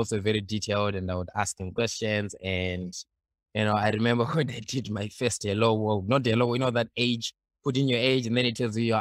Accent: Zimbabwe; I'm originally from Zimbabwe. I grew up in Zimbabwe, and for most of my childhood

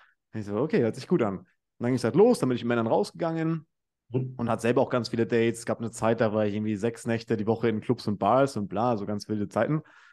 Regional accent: Munich, Bavaria, Germany; ich komme aus München.

